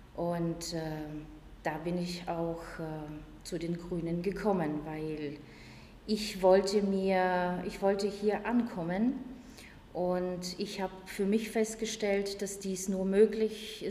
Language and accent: German; Bulgaria; German is a second language; now in Germany; die ich als Kind in Bulgarien